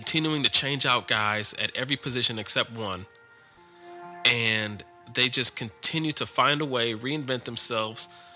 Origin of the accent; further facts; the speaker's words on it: Cleveland, Ohio, United States; you know, I'm not a Belichick guy because I'm from Cleveland.